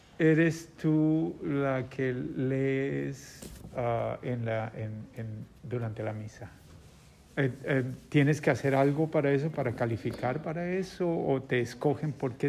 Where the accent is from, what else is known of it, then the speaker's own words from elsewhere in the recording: Colombia; yo soy colombiano y recuerdo creciendo que transmitían la misa a través de la televisión nacional